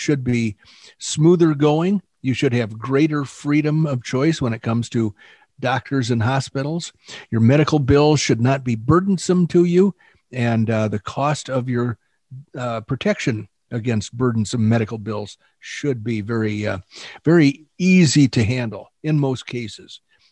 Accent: Oklahoma, United States; And the reason I say naked is because I'm from Oklahoma.

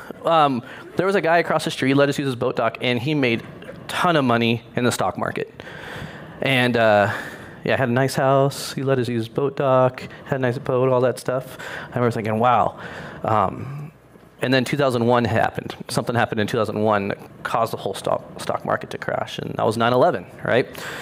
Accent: South Lake Tahoe, California, United States; I grew up in South Lake Tahoe in the Keys, and it was a wealthy neighborhood, and we were not wealthy.

